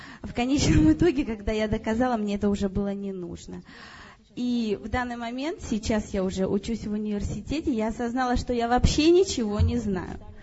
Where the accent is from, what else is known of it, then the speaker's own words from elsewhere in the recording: Kalmykia, Russia; я из Калмыкии сама